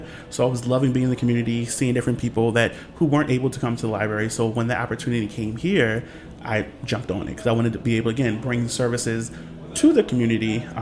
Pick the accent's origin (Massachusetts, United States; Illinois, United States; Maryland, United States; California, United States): Maryland, United States; Baltimore; I'm from born in Baltimore City, or Balmo City, and then raised in Baltimore County. More in the county than the city.